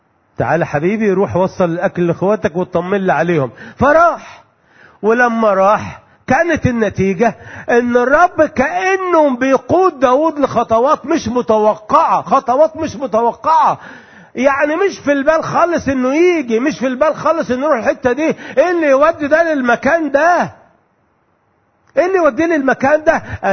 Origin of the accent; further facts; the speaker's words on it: Egypt; ما يعرفوش كلمة زلطة دي اللي احنا بنقولها عندنا في مصر هنا